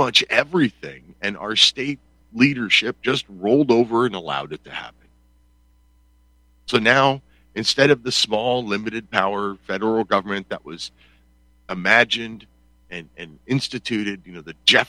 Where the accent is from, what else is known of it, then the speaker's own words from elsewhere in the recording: Pennsylvania, United States; I looked at the Pennsylvania Lightfoot Militia here in my home state